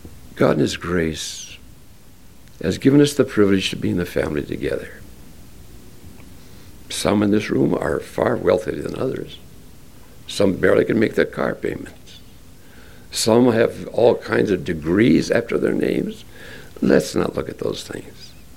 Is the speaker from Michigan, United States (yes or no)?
no; Hinckley, Minnesota, United States; But I'm thankful I grew up in Hinckley. Just a little old hick town. Nobody with a lot of money.